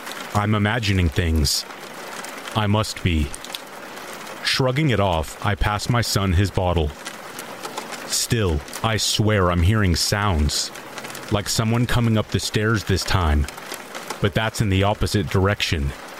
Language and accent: English; South Africa; Growing up in South Africa, we are taught from a very young age that it's important to make sure all doors are locked and windows are closed at night.